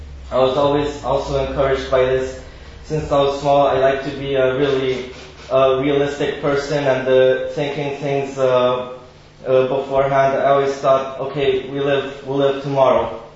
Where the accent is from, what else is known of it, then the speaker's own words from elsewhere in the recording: Romania; English is a second language; I was brought up in Romania, in a Christian home, Christian family, Christian background